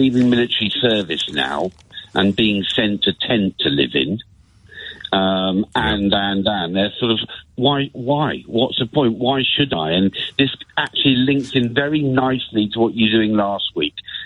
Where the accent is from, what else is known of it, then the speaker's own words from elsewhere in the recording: Battersea, London, United Kingdom; now in Fuerteventura, Spain; Well, I've relocated, so I'm no longer … from Battersea.